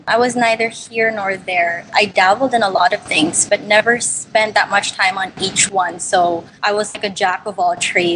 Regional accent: Manila, Metro Manila, Philippines; I'm 23 years old. I'm from Manila, Philippines.

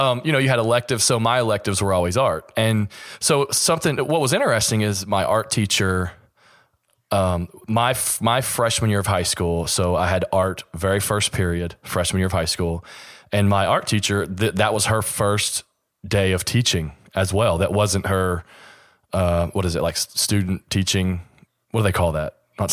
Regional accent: Mount Sterling, Kentucky, United States; So I grew up about 35 miles east of Lexington, Kentucky, in a small town called Mount Sterling.

